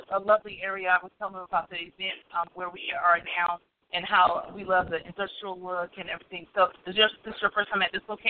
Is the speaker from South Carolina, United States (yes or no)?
yes; South Carolina, United States; now in Hope Mills, United States; We're from Hope Mills, but I'm originally from South Carolina.